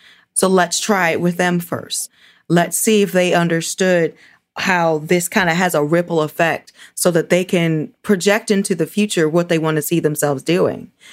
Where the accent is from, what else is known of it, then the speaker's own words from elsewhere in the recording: Pittsburgh, Pennsylvania, United States; I grew up here in Pittsburgh.